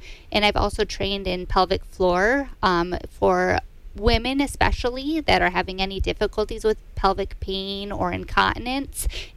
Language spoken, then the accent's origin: English; Michigan, United States; now in Tomahawk, United States; I'm originally from Michigan, but moved here a few years ago.